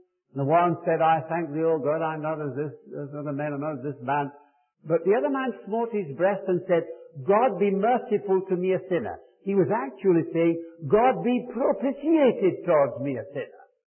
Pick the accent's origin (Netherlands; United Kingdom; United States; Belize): United Kingdom; Wales; accent: Welsh; I was born in a small village in South Wales. My people are not Welsh. I'm not Welsh, but I spoke Welsh and English. English with a very strong Welsh accent. It made me a laughing stock of the boys when I went into the north of England.